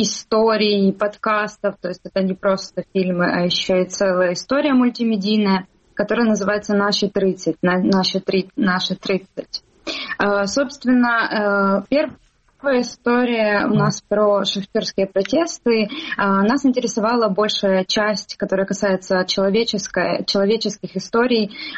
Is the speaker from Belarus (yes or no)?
no; Sloviansk, Donetsk Oblast, Ukraine; я из Славянска, Донецкой области, мне 28 лет